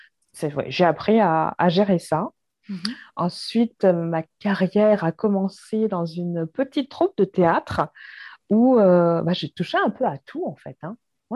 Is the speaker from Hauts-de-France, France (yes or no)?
yes; Hauts-de-France, France; Et voilà, j'ai grandi dans l'Oise jusqu'à mes 18 ans. J'y suis restée pour faire mes études.